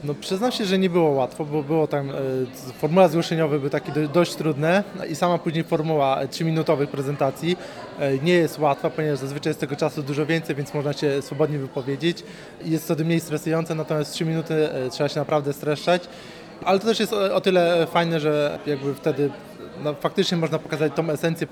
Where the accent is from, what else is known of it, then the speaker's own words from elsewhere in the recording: Masovian Voivodeship, Poland; jesteśmy z Mazowsza.